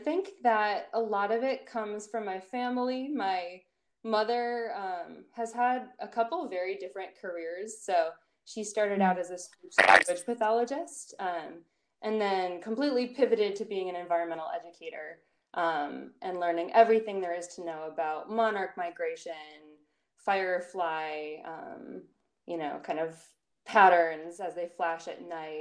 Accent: Wisconsin, United States; being a Midwesterner, being from Wisconsin, is a really big part of my identity that I accentuate for people.

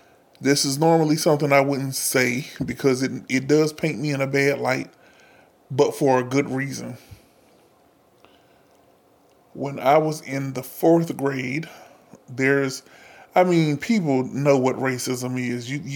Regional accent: the South, United States; now in Pacific Northwest, United States; because I'm from the South, I have a completely different upbringing than most of the people who live in the PNW.

